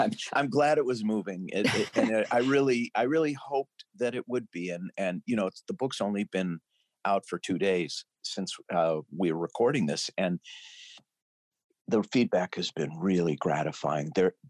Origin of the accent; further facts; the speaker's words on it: St. Louis Park, Minnesota, United States; born there; You know, the fact that I was born in St. Louis Park, Minnesota in 1960 doesn't really tell you much about me.